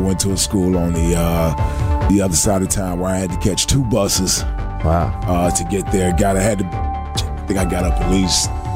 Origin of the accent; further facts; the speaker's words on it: Jacksonville, North Carolina, United States; born there; Jacksonville, North Carolina. My father was in the Marines, so I was born on the Naval Base Camp Lejeune in Jacksonville, North Carolina.